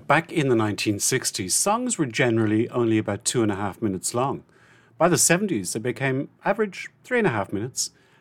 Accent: Ireland; moved away as an adult; now in Sydney, Australia; I mean, I'm from Ireland.

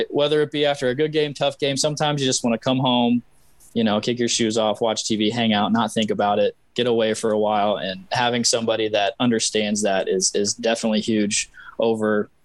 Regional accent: Cincinnati, Ohio, United States; And to answer your question, I grew up in Cincinnati.

